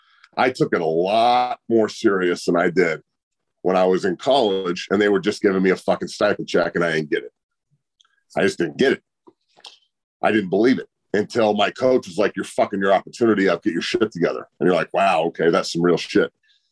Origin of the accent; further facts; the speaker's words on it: Boulder, Colorado, United States; I'm from Boulder too.